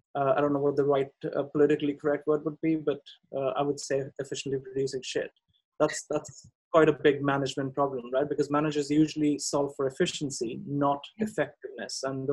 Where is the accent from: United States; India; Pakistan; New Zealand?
India; it's a Sanskrit word because I come from India